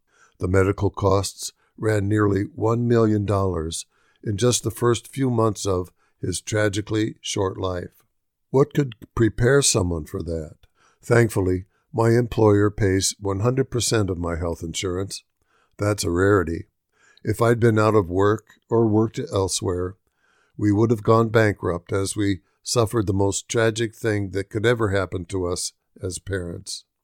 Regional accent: Des Moines, Iowa, United States; When I was growing up in Des Moines, my mom had a stable job with the state

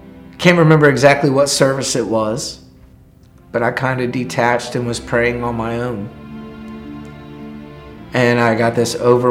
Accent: Pope Air Force Base, North Carolina, United States; also born or lived in Louisville, Kentucky; I was born in Louisville, Kentucky, and pretty much raised at Pope Air Force Base in North Carolina. Growing up in a military family, my father was gone a good portion of my younger years.

